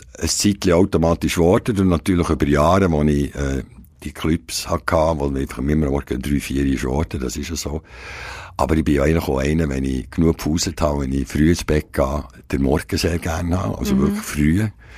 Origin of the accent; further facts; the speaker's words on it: Bern, Switzerland; now in Biel, Switzerland; fast 30 Jahre Biel, oder? Ich sage, ohne nicht gebürtiger Bieler bin. Linzer, aber ich bin Seeländer